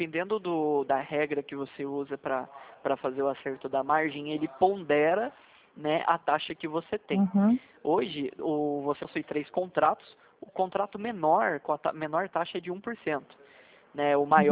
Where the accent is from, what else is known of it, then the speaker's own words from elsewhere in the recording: São José dos Campos, São Paulo, Brazil; eu sou um pouquinho de longe, eu sou de São José dos Campos.